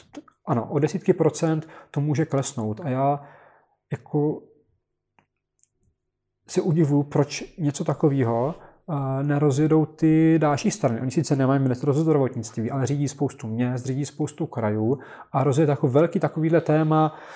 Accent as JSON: {"language": "Czech", "town": "Brno", "region": "South Moravian Region", "country": "Czechia", "said": "já jsem z Brna, který je prostě úžasný město, nebo bylo úžasný multinárodnostní město, kdy tam vedle sebe žili Němci, Židi, Češi"}